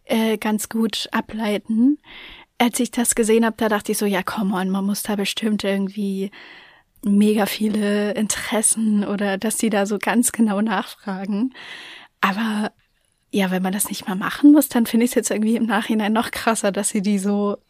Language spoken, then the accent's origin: German; East Germany, Germany; ich komme aus dem Osten.